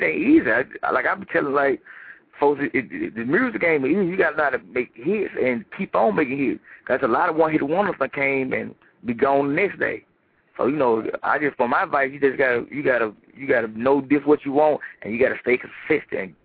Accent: Georgia, United States; I'm letting folks know the struggles where I came from. You know, I came from nothing. I came from Bankhead for real. You know, I come from a project called Born Home, which are being tore down as of right now.

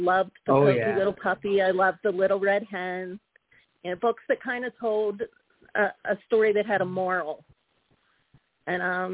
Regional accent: Vandergrift, Pennsylvania, United States; I was born and raised in Vandergrift, Pennsylvania, which is about 40 minutes from Pittsburgh. And I lived there my whole life, went to school in Pittsburgh

